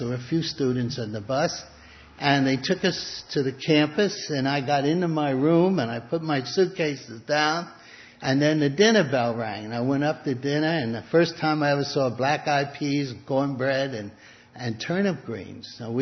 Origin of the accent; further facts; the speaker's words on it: Brooklyn, New York, United States; Now, I'm a boy from Brooklyn. I never saw a live cow in my life.